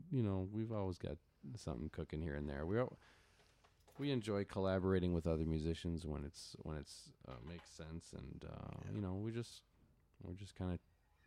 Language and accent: English; Rockford, Illinois, United States; The Crossroads Blues Society out in my hometown, Rockford, Illinois, has had me come out several times to present